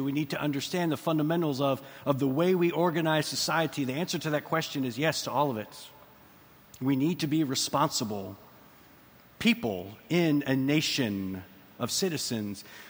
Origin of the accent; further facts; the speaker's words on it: Texas, United States; I come from Texas.